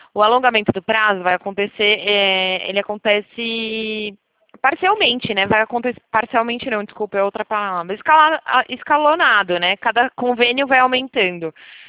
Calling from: Limeira, São Paulo, Brazil; Eu falo de Limeira, interior de São Paulo

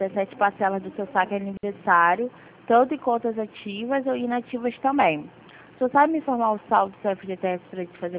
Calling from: Duque de Caxias, Rio de Janeiro, Brazil; Oi, estou falando de Duque de Caxias, do C6 consignado.

